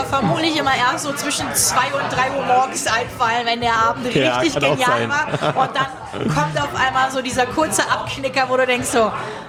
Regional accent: Düsseldorf, North Rhine-Westphalia, Germany; Ich komme aus Düsseldorf.

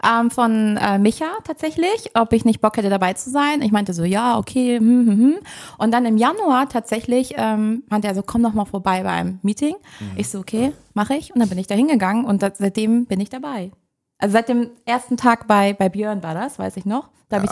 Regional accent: Hamburg, Germany; now in Tangstedt, Germany; Ich komme jetzt aus Hamburg, bin nach Tankstedt gezogen 2017

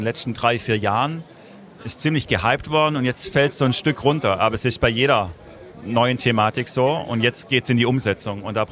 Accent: Baden-Württemberg, Germany; ich komme aus dem Schwarzwald. Bin heute Morgen 3 Stunden angereist

